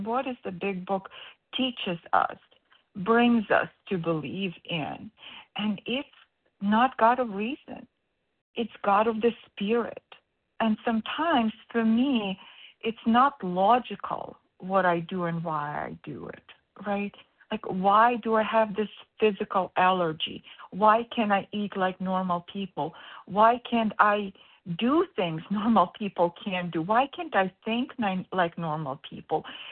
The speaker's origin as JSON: {"language": "English", "region": "Connecticut", "country": "United States", "said": "I'm from Connecticut, Eastern Standard Time."}